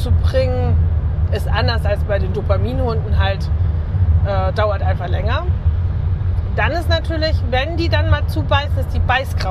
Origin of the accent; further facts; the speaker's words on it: North Rhine-Westphalia, Germany; bei uns im Siegerland